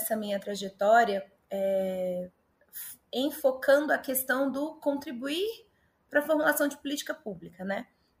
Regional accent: Brasília, Federal District, Brazil; now in São Paulo, Brazil; eu sou de Brasília, hoje eu moro em São Paulo, mas minha avó era de São Paulo.

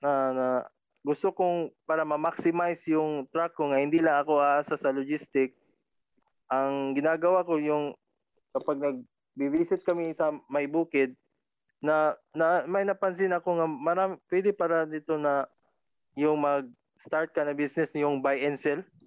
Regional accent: Cagayan de Oro, Northern Mindanao, Philippines; Tapos ibababa doon sa amin sa Cagayan de Oro

